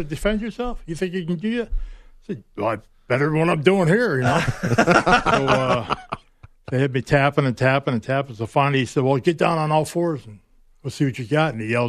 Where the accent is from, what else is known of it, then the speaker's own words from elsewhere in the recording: Minnesota, United States; And I said, no, I'm from Minnesota.